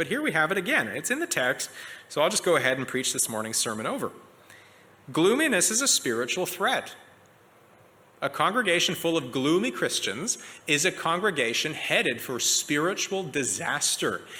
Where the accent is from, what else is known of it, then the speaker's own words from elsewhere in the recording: Canada; I have to say, as a Canadian, I feel pretty gloomy these days about my home country.